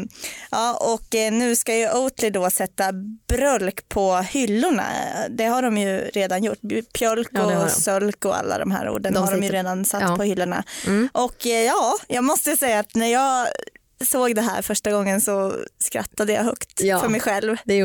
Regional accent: Eskilstuna, Södermanland, Sweden; Nej, jag tror inte. Jag är ju från Eskilstuna då.

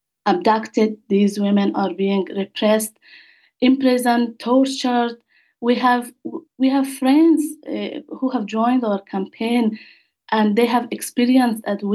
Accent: Afghanistan; English is a second language; now in Ireland; when I was growing up in Afghanistan, there was no peace

